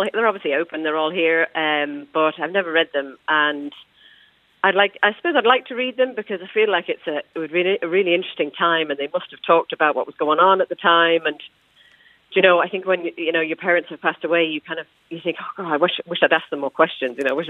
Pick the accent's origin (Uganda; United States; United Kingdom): United Kingdom; East Midlands; I grew up in Nottinghamshire in England.